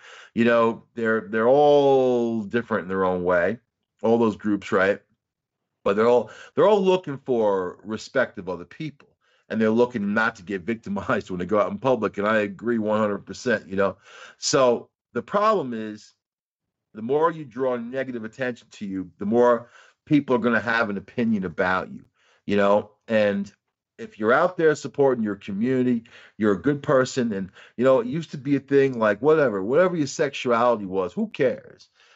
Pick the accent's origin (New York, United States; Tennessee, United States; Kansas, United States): New York, United States; Long Island; now in Upstate New York, United States; I come from Long Island originally, you know, and I live upstate New York.